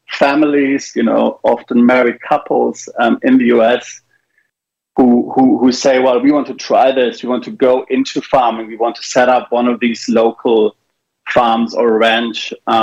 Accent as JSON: {"language": "English", "region": "Baden-Württemberg", "country": "Germany", "also_born_or_lived": "Texas, United States / United Kingdom", "moved": "yes", "said": "I am from Germany. I am from the Black Forest region. But I haven't lived there. I haven't lived there for like 20 years."}